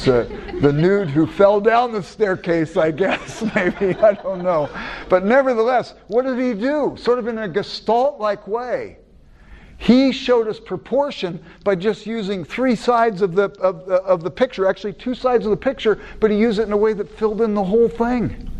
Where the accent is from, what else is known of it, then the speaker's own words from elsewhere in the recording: California, United States; now in Chicago, United States; I grew up in Southern California, perpetual summer.